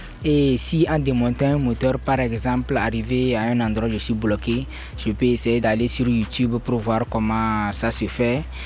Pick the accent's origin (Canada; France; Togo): Togo; Kara; J'ai vécu depuis mon enfance à Kara.